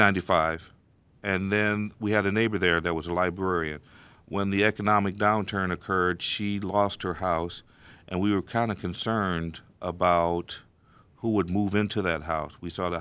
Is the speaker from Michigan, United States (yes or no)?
yes; Detroit, Michigan, United States; now in Lansing, United States; I'm originally from Detroit. My wife's from Kalamazoo. And this was a place that we conscientiously chose to live at.